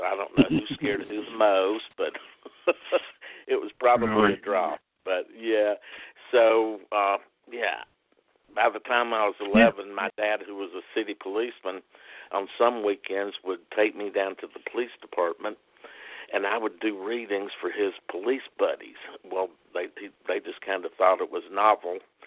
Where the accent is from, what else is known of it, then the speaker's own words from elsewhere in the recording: South Carolina, United States; And growing up in South Carolina was, you know, a really oddball place.